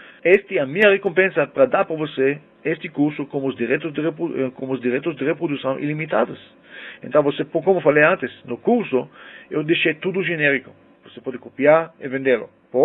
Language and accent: Portuguese; Israel; also born or lived in United States; eu sou israelense, cresci no Israel, cresci também nos Estados Unidos